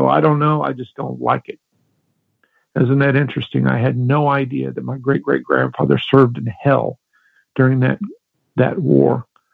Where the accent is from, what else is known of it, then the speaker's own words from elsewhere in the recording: Missouri, United States; now in Philadelphia, United States; I currently live in Philadelphia, but I'm not from here. I grew up in Missouri because my great-great-grandfather later settled in northern Arkansas.